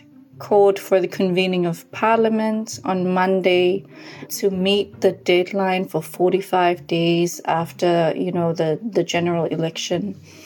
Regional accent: Savai'i, Samoa; I was born and brought up in Savai'i, which is the bigger island in Samoa. I was raised by a woman high chief.

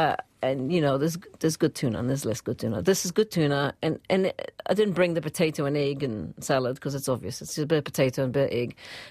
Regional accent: Israel; No, but I'm from Israel

